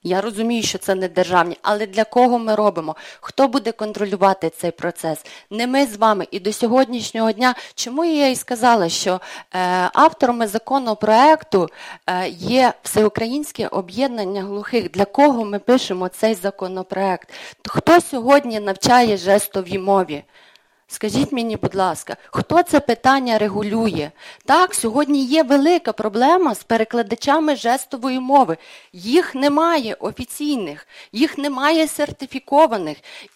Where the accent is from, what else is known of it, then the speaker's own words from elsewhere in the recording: Vinnytsia Oblast, Ukraine; я з Вінниччини, у нас є телеканал «Віта».